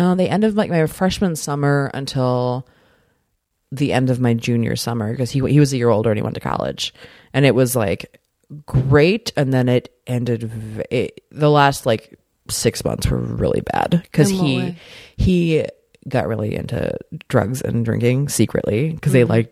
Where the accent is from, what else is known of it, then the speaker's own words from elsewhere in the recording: Maryland, United States; Like I'm from Maryland, move please.